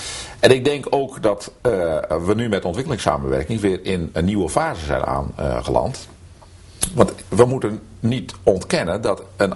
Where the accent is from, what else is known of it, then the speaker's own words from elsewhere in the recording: Netherlands; en dat vinden wij als Nederlanders ongelooflijk moeilijk